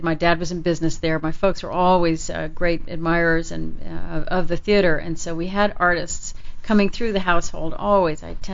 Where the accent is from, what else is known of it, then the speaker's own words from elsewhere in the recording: Japan; But I think growing up in Japan, and I worked as a kid in the professional theater in Japan